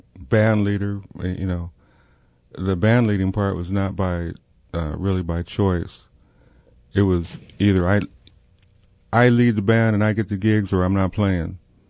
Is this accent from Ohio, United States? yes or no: no; Las Vegas, Nevada, United States; born there; also born or lived in Spain / Germany; And I was born on Nellis Air Force Base in Nevada, right outside of Las Vegas. And my father was a lifer in the Air Force, so I was like they call it Air Force brat style. So we lived in a lot of different places.